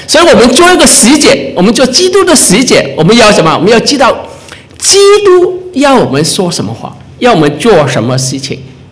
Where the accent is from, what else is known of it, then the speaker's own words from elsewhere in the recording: Hong Kong; also born or lived in United States; now in Ottawa, Canada; 我们第一段的时间是在香港跟美国，我是在香港出生长大，在美国读书啊。然后第二段时间我们来到渥太华三十多年